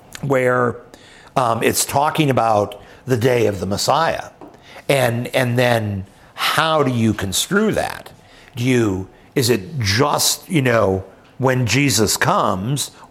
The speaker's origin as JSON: {"language": "English", "town": "Peoria", "region": "Illinois", "country": "United States", "tie": "born or raised there", "said": "And I, growing up in Peoria, Illinois, you know, we used to, well, Chicago was a target for sure."}